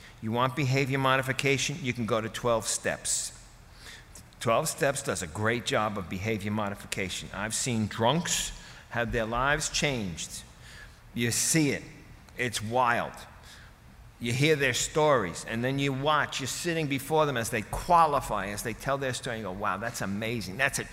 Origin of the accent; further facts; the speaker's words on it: Rockaway Beach, New York, United States; Being an Irish Catholic and I'm from Rockaway Beach, these are verses that appeal greatly to me.